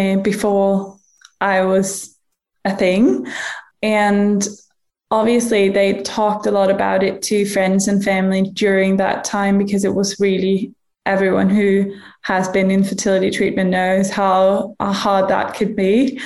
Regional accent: Denmark; English is a second language; I am 25 and from Denmark.

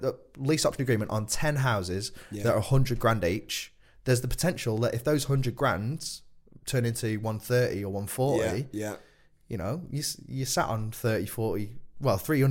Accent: Blackpool, North West England, United Kingdom; now in London, United Kingdom; I'm from Blackpool, so I'm still a bit of a skinflint.

